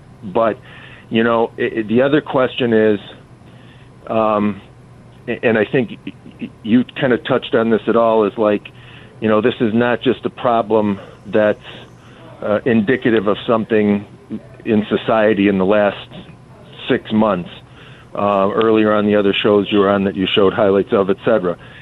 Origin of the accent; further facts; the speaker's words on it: Chicago, Illinois, United States; moved away as an adult; now in Wisconsin, United States; a guy like me, born and raised in Chicago, 20 years living in Wisconsin, is a avid SEC fan.